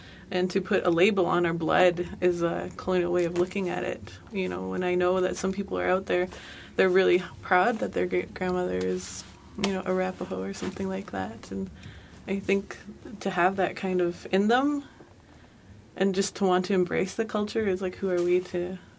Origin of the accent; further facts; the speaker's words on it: Kitsumkalum, British Columbia, Canada; I'm from Kitsum Kalem, they approached it in a way that was applied to us as Indigenous people